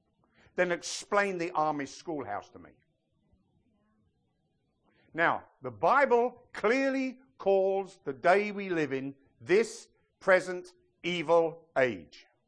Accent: England, United Kingdom; I can't mark them because I'm English.

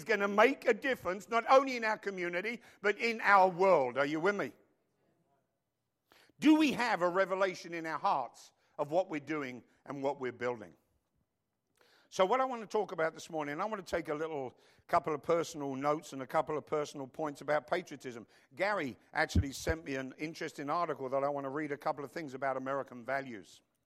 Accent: London, United Kingdom; now in United States; I grew up in London, as you all know.

